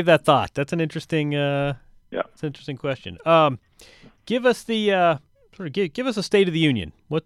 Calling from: New York, United States; In New York. Headed out tomorrow.

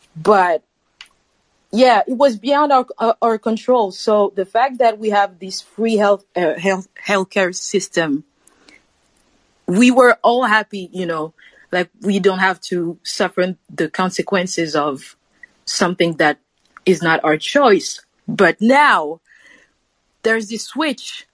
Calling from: Paris, Île-de-France, France; Paris, France. Another Frenchie here.

